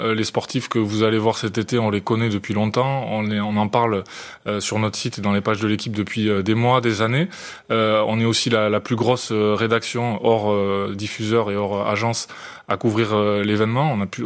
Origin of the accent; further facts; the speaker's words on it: France; l'événement est chez nous, en France, à Paris